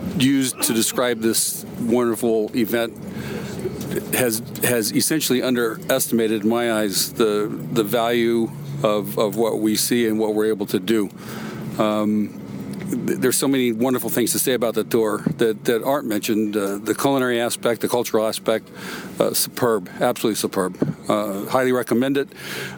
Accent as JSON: {"language": "English", "town": "Los Angeles", "region": "California", "country": "United States", "said": "from Los Angeles."}